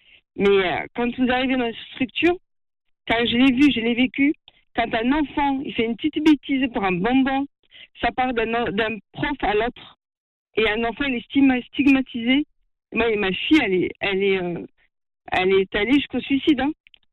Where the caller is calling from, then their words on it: Toulouse, Occitanie, France; Oui, bonjour, oui, je suis de Toulouse.